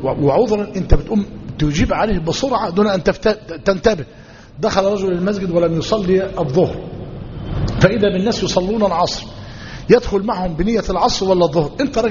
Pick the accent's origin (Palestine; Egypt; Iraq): Egypt; مش ده اللي عندنا في مصر؟